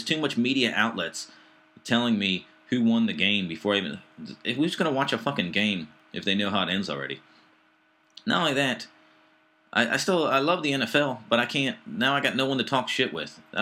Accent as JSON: {"language": "English", "region": "Ohio", "country": "United States", "said": "So, yeah, so like I said, I'm from Ohio, and we no longer make anything."}